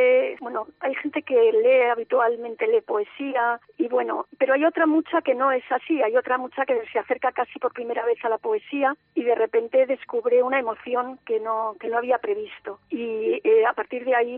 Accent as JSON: {"language": "Spanish", "town": "Madrid", "region": "Community of Madrid", "country": "Spain", "said": "yo misma, que también, bueno, pues soy de Madrid."}